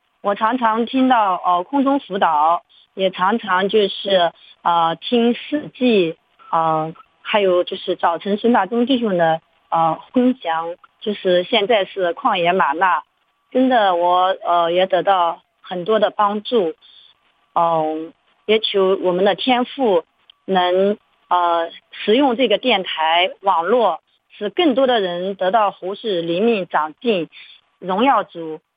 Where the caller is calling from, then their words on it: Anhui, China; 我是安徽的